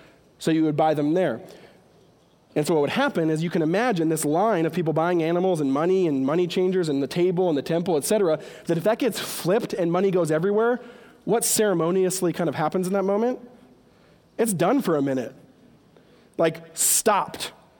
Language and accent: English; Washington, United States; now in Hawaii, United States; I'm from Washington State and we live in Hawaii now